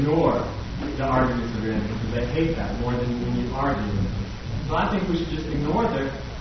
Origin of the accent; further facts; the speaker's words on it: Virginia, United States; In my home state of Virginia, a woman had her child taken away and given to her mother.